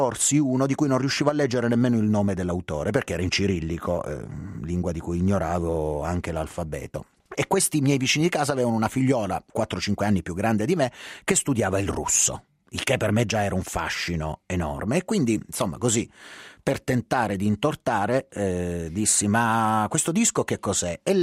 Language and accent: Italian; Lecce, Apulia, Italy; moved away as an adult; Ero piccolo, avevo 15 anni, 16 anni, vivevo ancora a Lecce, che è la mia città natale, dove sono vissuto fino a 18 anni.